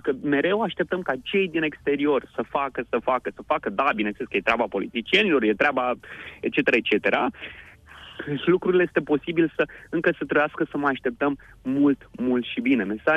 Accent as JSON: {"language": "Romanian", "region": "Argeș", "country": "Romania", "said": "care există și la mine, în Argeș, de unde sunt eu, știi"}